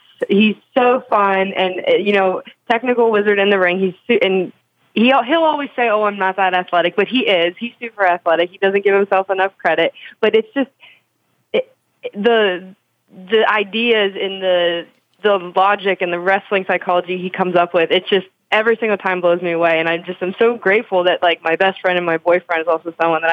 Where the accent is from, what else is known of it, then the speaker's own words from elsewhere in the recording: State College, Pennsylvania, United States; now in Pittsburgh, United States; it kind of got introduced to me when I moved to Pittsburgh from State College for school